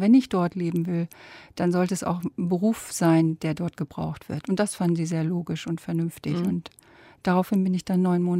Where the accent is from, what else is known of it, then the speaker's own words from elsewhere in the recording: Lower Saxony, Germany; Ja, bei mir war es so, ich bin aufgewachsen in der Lüneburger Heide.